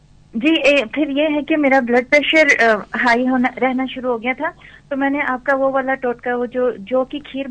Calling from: Quetta, Balochistan, Pakistan; جی میں کوئٹ سے بات کر رہی ہوں

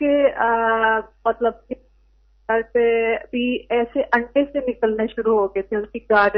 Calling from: London, United Kingdom; جی ہم لندن سے بات کر رہے ہیں.

